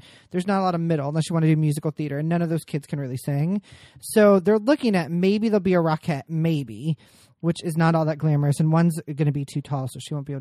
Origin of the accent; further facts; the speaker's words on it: Columbus, Ohio, United States; I mean, I grew up in Columbus, which is a lot better, but similar to Pittsburgh.